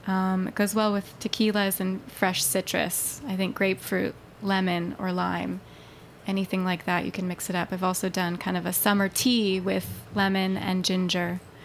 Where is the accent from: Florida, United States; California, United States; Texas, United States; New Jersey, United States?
California, United States; Sonoma; Well, we grew up in Sonoma